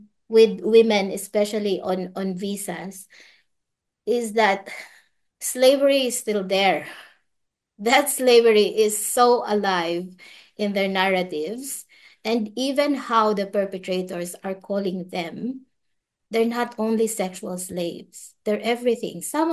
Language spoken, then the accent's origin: English; Philippines; I'm a Filipina, so in the Philippines